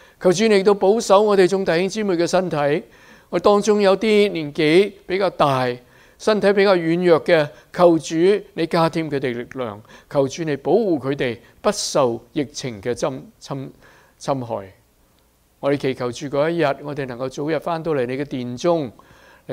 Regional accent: China; 我们中国人都要有福，是吗？

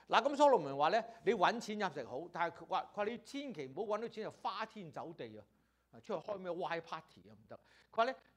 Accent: China; 所以所羅門都同意我哋中國人嘅睇法㗎，咁或者我哋中國人同意所羅門乜都好啦，係咁樣。

